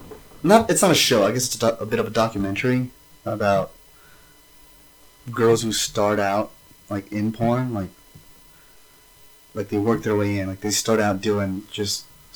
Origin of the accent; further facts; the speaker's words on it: Winnemucca, Nevada, United States; We're from Winnemucca. We've been to hundreds of quinceañeras.